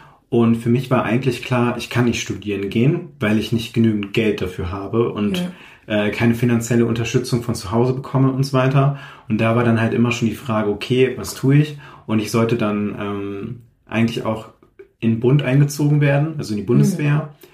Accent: Haderberg, Lower Saxony, Germany; also born or lived in Osnabrück; Also ich bin eigentlich in der Nähe von Osnabrück geboren, in einem kleinen Dorf mit 4000 Einwohnern namens Haderberg und bin dann erstmal die ersten 12, 13 Jahre sozusagen eher ländlich aufgewachsen und bin dann in die, in Anführungszeichen, Großstadt nach Osnabrück gezogen

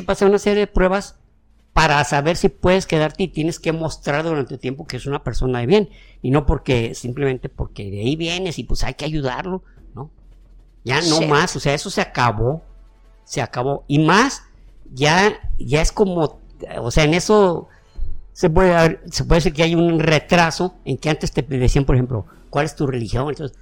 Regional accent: Mexico; Yo soy, ajá, mexicano y no tenemos ese problema

